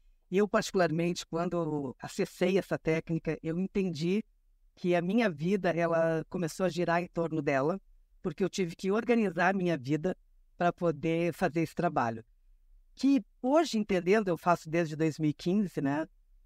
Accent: Rio Grande do Sul, Brazil; porque eu sou gaúcha, né? Eu nasci no Rio Grande do Sul.

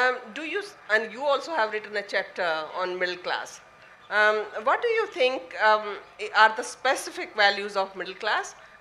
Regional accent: Rajasthan, India; English is a second language; I come from Rajasthan, so in rural part of Rajasthan, we used to live outside.

